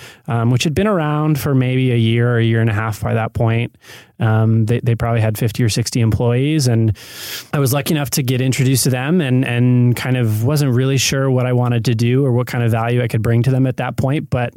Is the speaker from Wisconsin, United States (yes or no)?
no; Michigan, United States; also born or lived in New York; now in Los Angeles, United States; Growing up in Michigan and then spending some years in New York, I was ready for the sunshine. So I came out here to Los Angeles on a job and apartment hunt